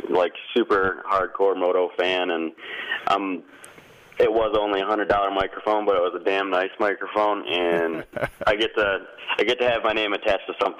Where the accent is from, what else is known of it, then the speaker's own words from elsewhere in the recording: Holly, Michigan, United States; Yeah, he's North Carolina by way of my hometown, Holly, Michigan, now.